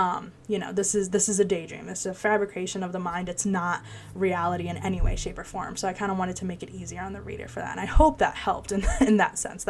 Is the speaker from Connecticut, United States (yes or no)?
yes; West Hartford, Connecticut, United States; so I am born and raised in Connecticut, born in Hartford. I was raised in West Hartford, so pretty much definitely a child of Central Connecticut.